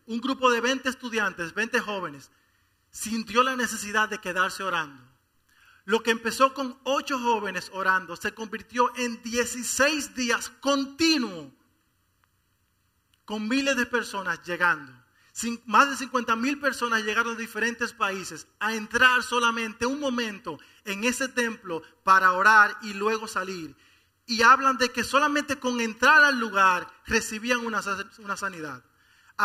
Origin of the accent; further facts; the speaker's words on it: Dominican Republic; yo lucho, yo soy dominicano